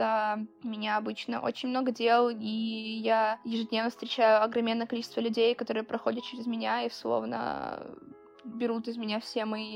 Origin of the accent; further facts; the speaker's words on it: Kyiv, Ukraine; now in Berlin, Germany; мне 19 лет, я студентка из Берлина, экс-социал-медиа-менеджерка, фото-контент-креаторша и, наверное, просто хороший человек из Киева.